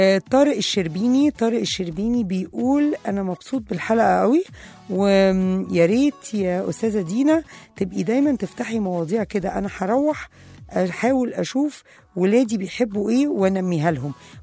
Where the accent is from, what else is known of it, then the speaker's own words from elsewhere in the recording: Egypt; فهتلاقيني أنا مصرية حتى النخاع زي ما بيقولوا.